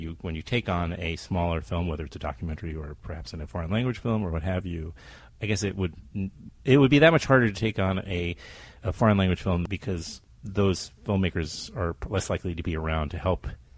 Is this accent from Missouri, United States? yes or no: no; New York, United States; Well, growing up in New York, man, in the 70s, you know, this is what we did.